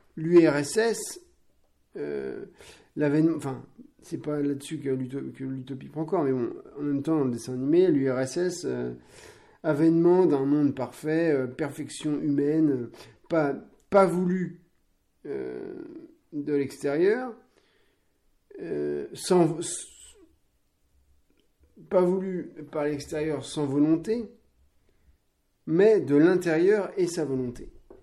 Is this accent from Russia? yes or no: yes; Russia; Mais vu de l'intérieur, en tant que russe, il y a une volonté pour cette perfection humaine.